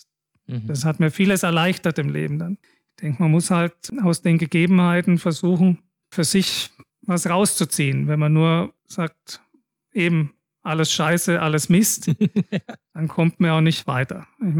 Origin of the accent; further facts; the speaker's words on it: Swabia, Germany; ich bin zwar in Schwaben geboren und da aufgewachsen, aber die kommen ursprünglich aus dem Sudetenland.